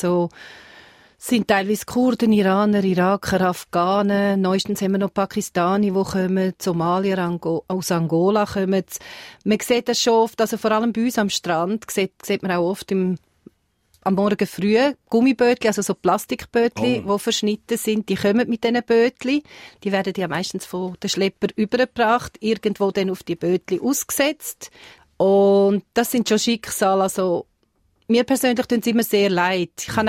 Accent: Switzerland; now in Greece

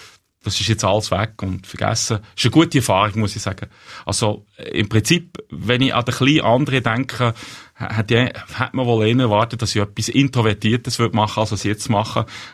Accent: Bern, Switzerland; Also zuerst mal bin ich Schweizer, der in Bern aufgewachsen ist. Also ich habe starke Verbindungen zur Schweiz, zu Bern.

